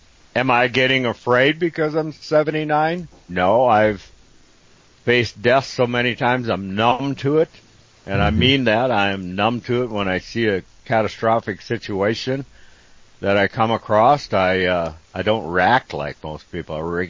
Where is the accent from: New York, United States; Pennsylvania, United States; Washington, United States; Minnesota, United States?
Minnesota, United States; I'm from Minnesota.